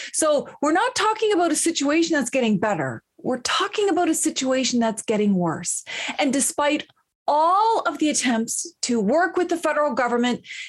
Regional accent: Ugwaganjig, New Brunswick, Canada; My home community is Ugwaganjig, and that is often referred to as Eel River Bar First Nation. It's a small First Nation near the top of New Brunswick, and I come from a big, amazing, awesome family.

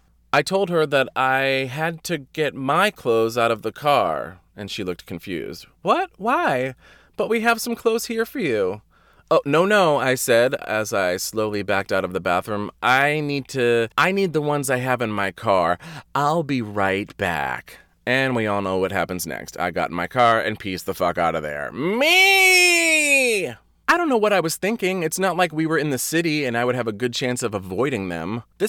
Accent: Wareham, Massachusetts, United States; Perfect. I'm from Wareham. This is much more my style.

